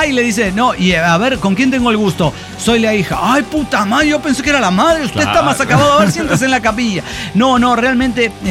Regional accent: Guadalajara, Jalisco, Mexico; yo soy de Guadalajara, estas cosas no pasan

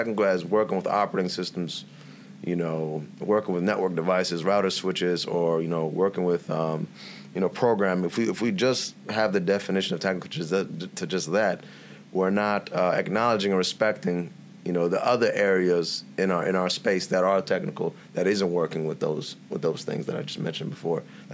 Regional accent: San Diego, California, United States; Yeah, I'm from the West Coast, man. You know, San Diego, California, you know, born and raised.

